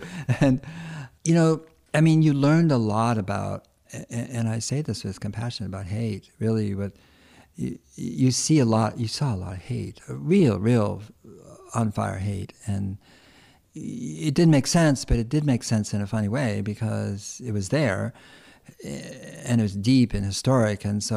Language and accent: English; Berkeley, California, United States; And I grew up in Berkeley, which really was very formative.